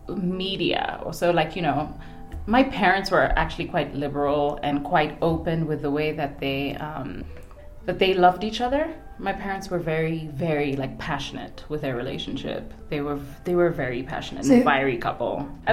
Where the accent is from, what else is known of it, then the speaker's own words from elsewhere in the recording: Kenya; Born and raised in Kenya. I've actually spent my whole entire life here.